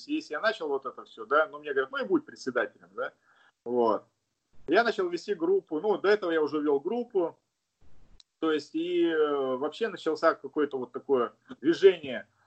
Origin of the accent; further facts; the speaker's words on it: Khabarovsk, Khabarovsk Krai, Russia; А так мы вообще первые приехали вот из Хабаровска.